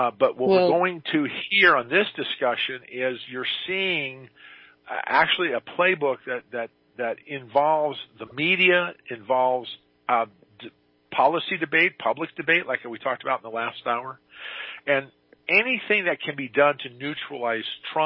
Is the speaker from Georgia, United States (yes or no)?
no; Arizona, United States; not just in my home state of Arizona, but in other Western states